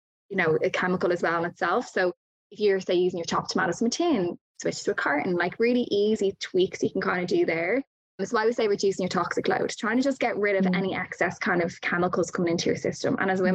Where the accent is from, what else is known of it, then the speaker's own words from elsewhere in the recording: Ireland; growing up in Ireland, most people didn't have them.